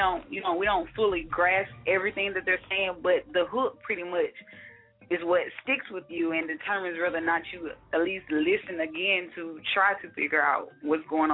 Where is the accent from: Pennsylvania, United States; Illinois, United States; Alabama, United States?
Alabama, United States; now in New York, United States; Well, like I said, I'm from the South. I'm from Alabama.